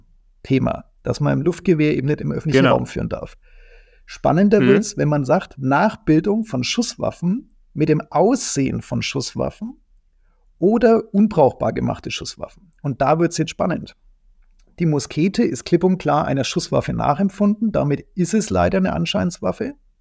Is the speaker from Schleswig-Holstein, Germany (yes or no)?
no; Bavaria, Germany